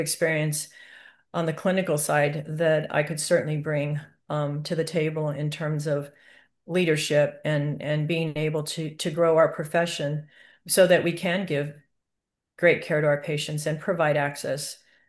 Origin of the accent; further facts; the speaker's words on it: Texas, United States; Well, I'm from Texas, and we don't go fast in Texas.